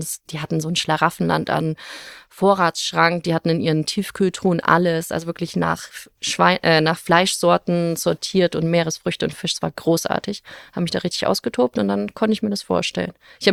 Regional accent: Memmingen, Bavaria, Germany; In Memmingen im Allgäu. Zwischen Ulm und Kempten.

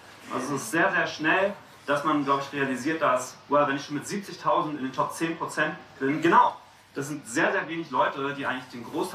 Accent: Berlin, Germany; Ich komme aus Berlin

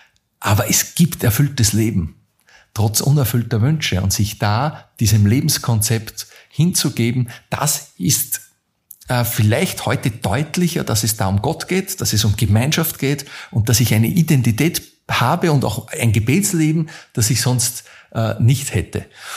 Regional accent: Linz, Upper Austria, Austria; ich bin ein Linzer

